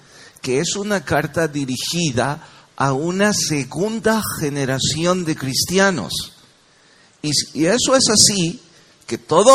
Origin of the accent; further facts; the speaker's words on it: El Salvador; Ustedes y yo como salvadoreños creo conocemos bastante bien un cambio generacional.